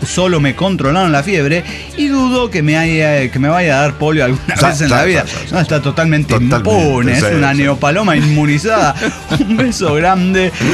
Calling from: Arlington, United States; de Arlington, USA.

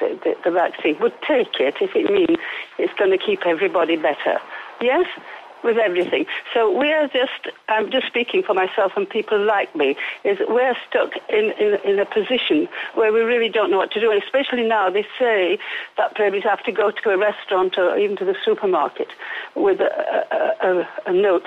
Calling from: Calpe, Valencian Community, Spain; in Calpe.

